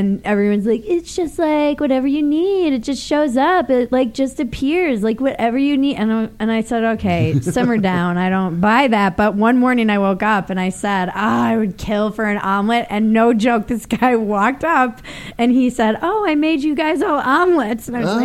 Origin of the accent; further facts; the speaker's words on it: New York City, New York, United States; born there; I was born in New York City, and then I moved every year and a half. So it's a long story, but basically my family's all in Rhode Island.